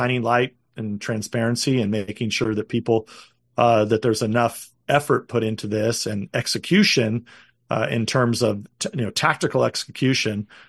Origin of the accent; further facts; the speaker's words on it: California, United States; I mean, my home state of California is where they're trying to take everything